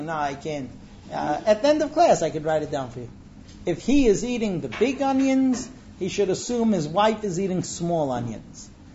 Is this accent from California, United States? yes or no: yes; California, United States; I grew up in the United States. California, right.